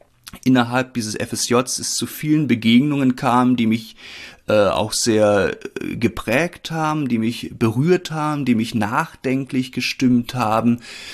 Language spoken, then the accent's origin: German; Berlin, Germany; Geboren wurde ich 1992 in der Hauptstadt in Berlin. Dort bin ich auch 20 Jahre lang aufgewachsen. Dort bin ich zur Schule gegangen.